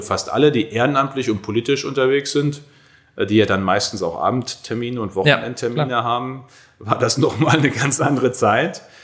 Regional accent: North Rhine-Westphalia, Germany; now in Berlin, Germany; Hier ist meine Heimat, das Münsterland. meine Eltern, meine Freunde, hier weiß ich einfach, wo ich bin, wer ich bin. Aber natürlich ist auch zu Hause für mich da, wo ich in Berlin mit meinem Mann zusammen wohne

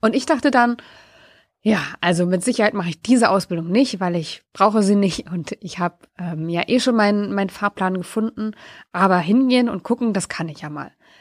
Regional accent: Wolfsburg, Lower Saxony, Germany; Letzte Woche war ich für einen Tag in meiner alten Heimat, nämlich in der Nähe von Wolfsburg.

